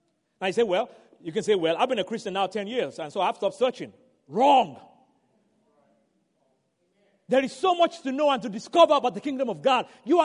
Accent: the South, United States; I'm here to tell you, I'm from the South. You see this accent?

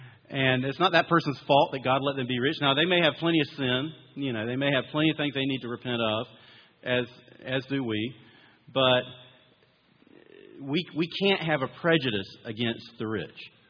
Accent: North Carolina, United States; I grew up in North Carolina.

